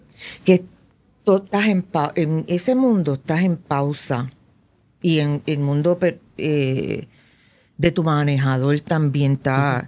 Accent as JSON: {"language": "Spanish", "country": "Puerto Rico", "said": "yo soy un alien puertorriqueño."}